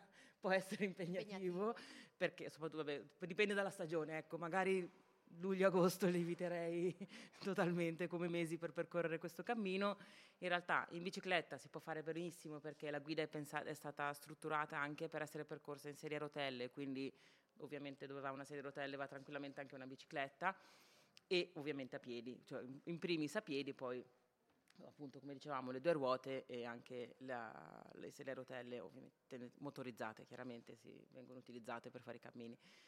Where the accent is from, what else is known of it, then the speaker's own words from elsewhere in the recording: Milan, Lombardy, Italy; Io sono nata e cresciuta a Milano